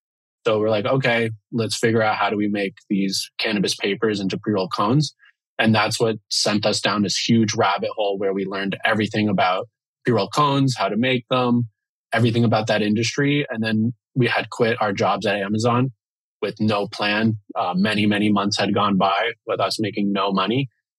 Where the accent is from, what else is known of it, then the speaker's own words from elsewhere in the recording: Miami, Florida, United States; now in Seattle, United States; Yeah, so I'm from the East Coast, from Miami. And yeah, grew up there and just always wanted to get out to the West Coast